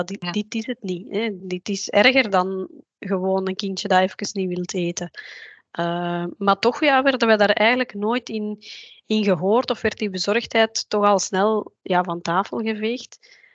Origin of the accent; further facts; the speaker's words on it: Belgium; uit België.